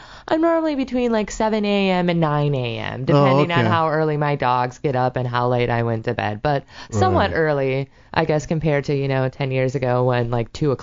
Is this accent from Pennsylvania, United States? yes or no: no; Milwaukee, Wisconsin, United States; Actually, born and raised in Milwaukee.